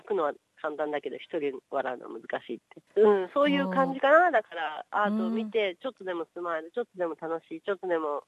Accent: Osaka, Japan; 私もほら、大阪出身なんで、

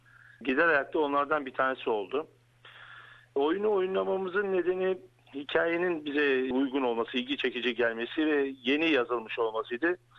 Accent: Sydney, New South Wales, Australia; biraz daha duyarlı olduğunu söyleyebilirim bir Sydney'li olarak.

